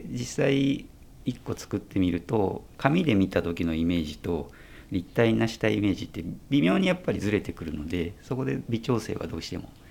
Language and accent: Japanese; Fuji, Shizuoka, Japan; 生まれも育ちも富士山なんで関われるいい機会なのでやらせてもらいたいですね。